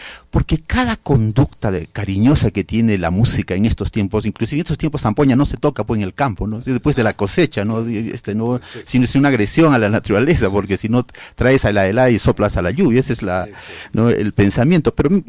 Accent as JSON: {"language": "Spanish", "town": "Chucuito", "region": "Puno", "country": "Peru", "said": "Mira, yo soy de Chucuito, aquí cerquita, ¿no?"}